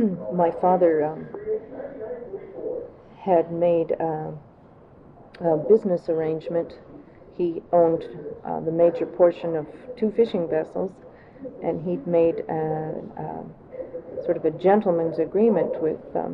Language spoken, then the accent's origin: English; Seattle, Washington, United States; born there; moved away; Well, like you say … I was born in Seattle.